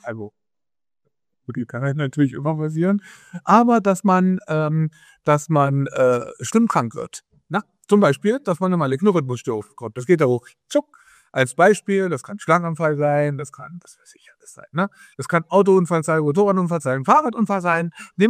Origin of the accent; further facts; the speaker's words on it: Ilmenau, Thuringia, Germany; heute aus Ilmenau, meiner alten Heimatstadt.